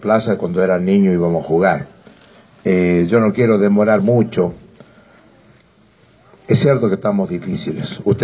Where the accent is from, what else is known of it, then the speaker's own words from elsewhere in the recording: Los Sauces, La Rioja, Argentina; estoy contento de estar en mi tierra, en los sauces.